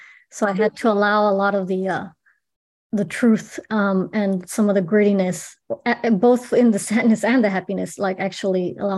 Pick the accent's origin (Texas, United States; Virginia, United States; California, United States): Texas, United States; El Paso; A huge part of me is, you know, my culture, growing up in the Mexican American barrio of El Paso.